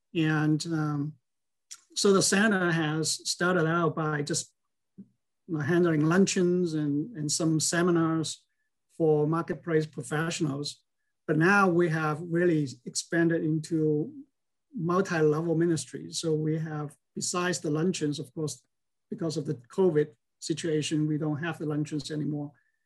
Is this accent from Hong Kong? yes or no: yes; Hong Kong; born there; moved away as an adult; I'm Chinese. I was born in Hong Kong. And I went to university in Hong Kong. And I went to the United States, University of Chicago, get my graduate degrees.